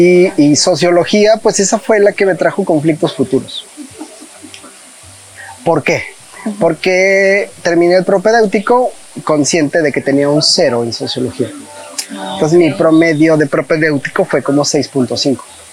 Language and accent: Spanish; Texhuacán, Veracruz, Mexico; born there; yo soy nacido en Veracruz, en lo que es en la región montañosa central, específicamente en la Sierra de Songolica, un poco más arriba en un municipio que se llama Texhuacán, Veracruz.